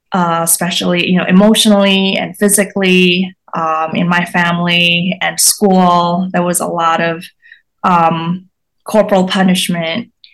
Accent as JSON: {"language": "English", "country": "Indonesia", "tie": "born or raised there", "second_language": "English", "said": "So I grew up in Indonesia within a conservative Chinese family, and around me was a conservative Muslim community."}